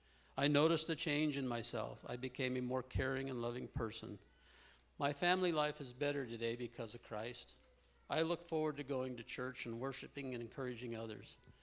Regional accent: Missoula, Montana, United States; I grew up in Missoula, Montana, and at a very young age, I became involved with drugs and alcohol.

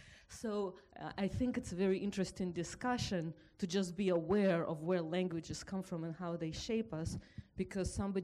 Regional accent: Russia; born there; first language Russian; English is a second language; I was born in Russia

